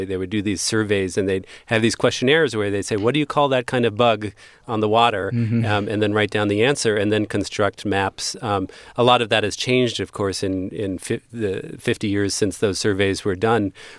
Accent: New Jersey, United States; Yeah, I mean, I'm from New Jersey.

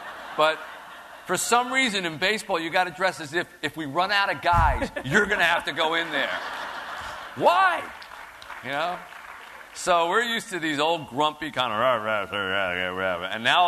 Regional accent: Philadelphia, Pennsylvania, United States; moved away as an adult; also born or lived in New Jersey; now in Detroit, United States; I didn't grow up in Detroit. I grew up in Philadelphia.

